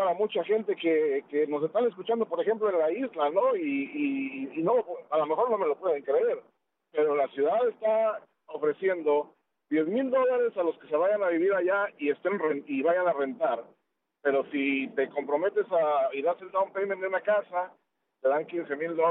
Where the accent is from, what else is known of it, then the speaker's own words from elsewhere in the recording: Mexico City, Mexico; Yo soy de la Ciudad de México, pero he visto mucho el sufrimiento de los cubanos allá